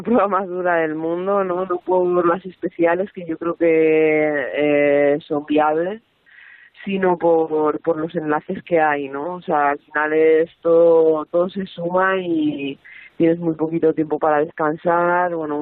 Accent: Zamora, Castile and León, Spain; Zamorana.

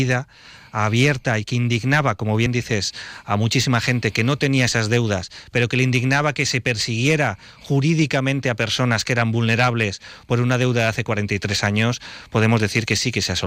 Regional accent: Valencian Community, Spain; yo les contaba que en mi pueblo todo el mundo cogía el coche y lo subía.

